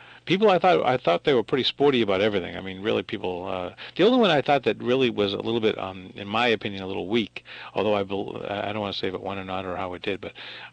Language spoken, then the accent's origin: English; Boston, Massachusetts, United States; I'm from Boston.